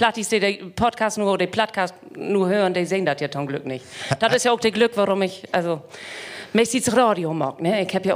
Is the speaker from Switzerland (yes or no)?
no; Spetzerfehn, Lower Saxony, Germany; Wir sagen ja Upspätz. Also ich komme aus Spätzefehn.